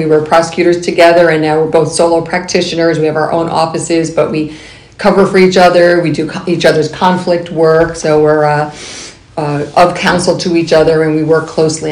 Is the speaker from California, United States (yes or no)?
no; New York, United States; I have been an attorney for about 30 years now. I grew up here in Orange County. I went to Washingtonville High School